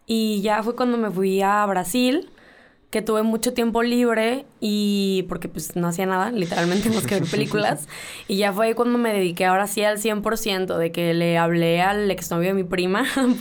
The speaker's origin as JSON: {"language": "Spanish", "town": "Mazatlán", "region": "Sinaloa", "country": "Mexico", "said": "los dos somos de Mazatlán"}